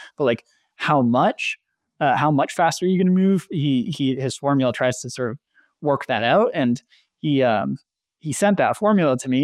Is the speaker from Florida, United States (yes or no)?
no; Maine, United States; And so I love the Northeast. I'm from Maine. I have spent a lot of time in the Whites in Vermont.